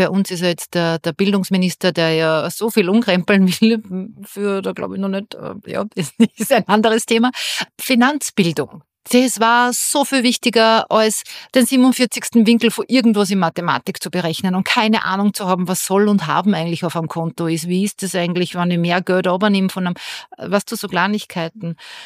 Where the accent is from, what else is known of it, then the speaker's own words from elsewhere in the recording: Austria; Sei es jetzt bei uns in Österreich das Pensionssplitting und so weiter.